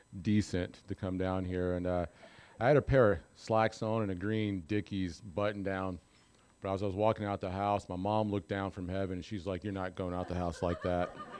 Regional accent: Virginia, United States; born there; I was born in Virginia. I'm the oldest of 5 kids, and my life was pretty vanilla, you know.

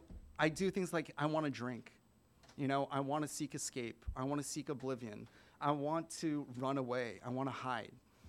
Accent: Palos Verdes, California, United States; So I grew up in Palos Verdes, which is upper class like suburb in Los Angeles, and my parents were Korean immigrants.

